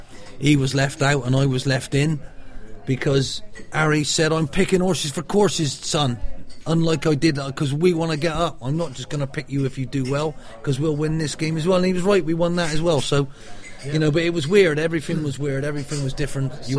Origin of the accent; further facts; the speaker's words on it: Bristol, South West England, United Kingdom; Being as naive as I was coming from Bristol, wet behind the ears